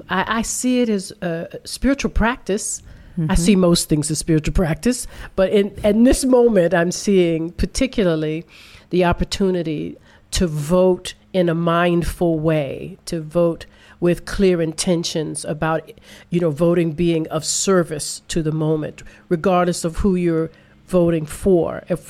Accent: Washington, District of Columbia, United States; I was living still in Washington. I grew up in Washington, D.C.

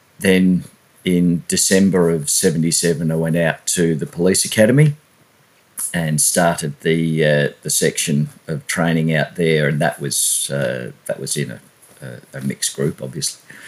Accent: Mount Waverley, Victoria, Australia; Where I grew up in Mount Waverley in Victoria

